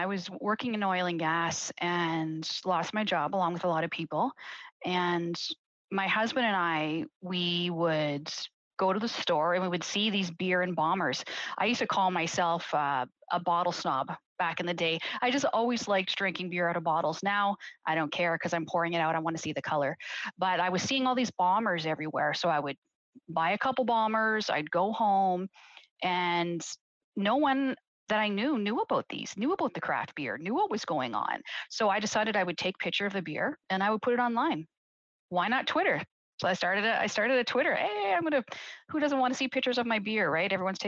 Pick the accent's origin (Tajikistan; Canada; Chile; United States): Canada; the Maritimes; I grew up in the Maritimes